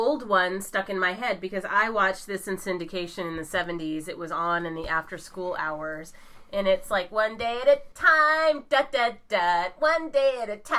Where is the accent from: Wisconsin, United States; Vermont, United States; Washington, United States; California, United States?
Washington, United States; Seattle; And I'm from Seattle and you're not.